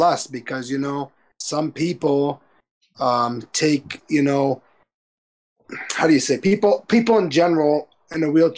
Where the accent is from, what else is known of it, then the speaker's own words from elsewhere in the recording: London, Ontario, Canada; I'm from Canada, from London, Ontario, Canada.